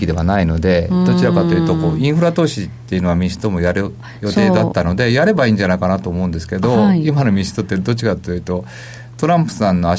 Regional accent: Kansai, Japan; now in Tokyo, Japan; 僕は関西の人間なんで、6月が梅雨で、7月はもう天候がいいと思ってるんですが

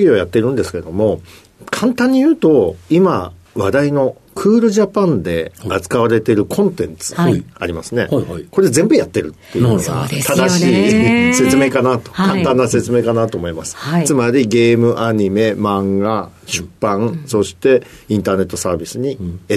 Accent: Yokohama, Kanagawa, Japan; born there; 父親が転勤族だったので、はい、生まれたところは横浜市なんですが、2歳までしかいなかったので、うん、記憶にはないです

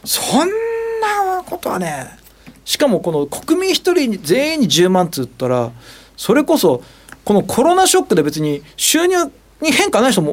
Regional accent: Hokkaido, Japan; now in Tokyo, Japan; 個人的には地元北海道 の, あのマラソンはどうなるんだと

